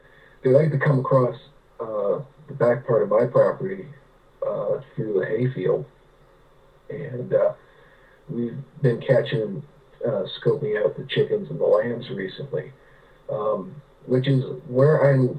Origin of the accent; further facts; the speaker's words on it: California, United States; So I grew up in California. This was back when the Bay Area in Silicon Valley was, it was before Silicon Valley was a thing.